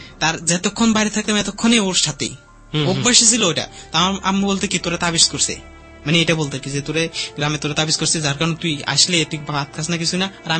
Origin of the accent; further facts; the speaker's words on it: Comilla, Chittagong Division, Bangladesh; আমাদের বাড়ি কুমিল্লা